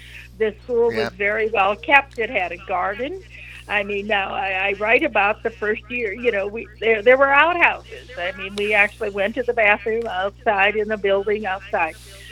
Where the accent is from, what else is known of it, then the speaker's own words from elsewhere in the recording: United States; as an American, it is a wonderful way that we can spread the news about America and the things we have here.